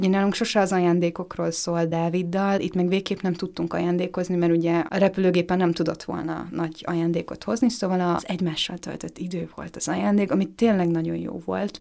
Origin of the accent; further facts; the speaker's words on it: Győr, Győr-Moson-Sopron, Hungary; én győri vagyok, és akkor elmegyünk Győrbe, ott körbevezetem a városba